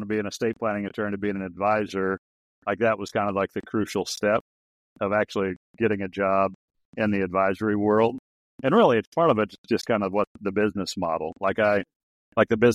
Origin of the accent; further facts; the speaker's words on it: Nebraska, United States; I grew up on a farm in Nebraska.